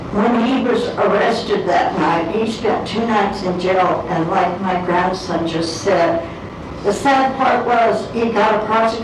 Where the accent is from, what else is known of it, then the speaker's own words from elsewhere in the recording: Kingman, Arizona, United States; He was a doctor in our town. We're all from Kingman. It's a small town.